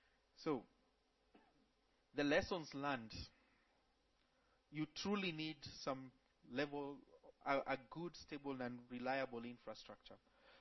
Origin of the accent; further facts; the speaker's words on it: Kenya; Coming from, I come from Kenya, and here in Nairobi, the private sector is more aggressive than the government.